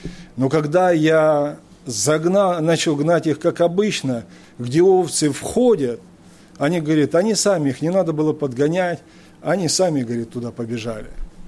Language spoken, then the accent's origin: Russian; Altai Krai, Russia; Потому что я рос в Алтае, в Алтайском крае